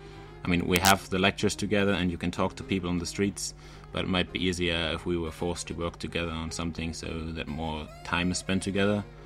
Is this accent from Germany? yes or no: yes; Germany; English is a second language; now in Ljubljana, Slovenia; in my hometown in Germany